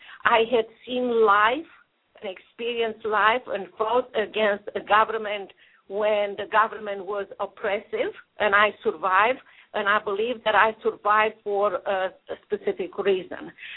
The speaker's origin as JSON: {"language": "English", "country": "Romania", "said": "For everybody who wants to look at my website, is … I am originally from Romania during the dictator Nicolae Ceaușescu in Romania."}